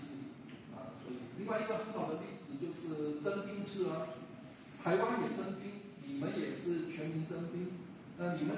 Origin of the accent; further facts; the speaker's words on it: Hong Kong; 我们香港人说不要做一些离地的工作，